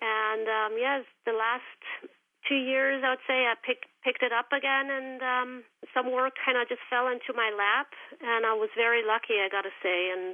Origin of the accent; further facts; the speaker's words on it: Germany; now in Vermont, United States; My parents are from Russia, but I grew up in Germany, and I moved to Vermont 10 years ago.